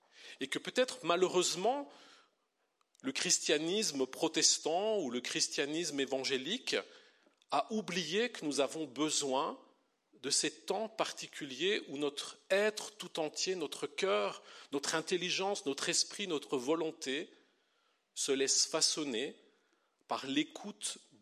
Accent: Belgium; also born or lived in France; Je suis pasteur dans l'église réformée. Quand on vient d'un autre pays, j'ai grandi en Belgique, j'ai vécu en France.

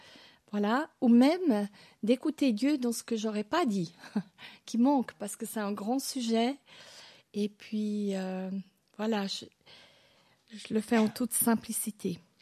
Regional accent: Hungary; French is a second language; donc je viens de Hongrie, et là-bas, beaucoup de personnes meurent à domicile.

